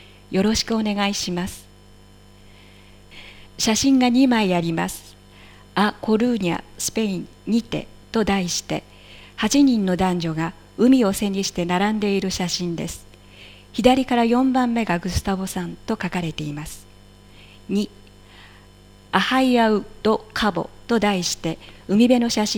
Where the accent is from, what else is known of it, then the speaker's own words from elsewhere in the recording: Juiz de Fora, Minas Gerais, Brazil; first language Portuguese; Japanese is a second language; also born or lived in Birmingham, United Kingdom; ブラジルの東南に位置するミナスジェライス州ジュイス・デ・フォラ市の出身です。